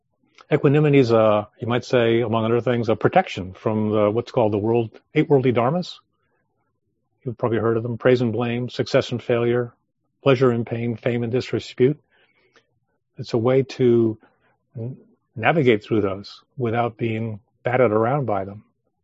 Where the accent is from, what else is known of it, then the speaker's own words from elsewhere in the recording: Long Island Sound, United States; And I grew up on Long Island Sound with boats